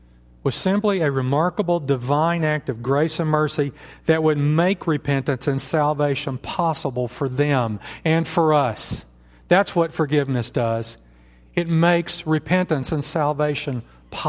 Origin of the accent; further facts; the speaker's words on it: United States; I grew up in church. I grew up in church in America where we all had a Bible